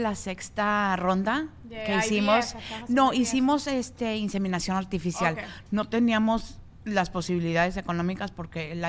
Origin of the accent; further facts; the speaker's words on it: Mexico; Vimos en México, de donde soy yo